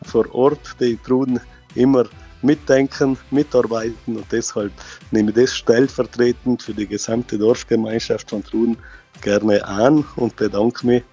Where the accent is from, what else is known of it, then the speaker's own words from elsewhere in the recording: Trentino-Alto Adige, Italy; ich sehe das jetzt nicht als mich persönlich als Südtiroler des Tages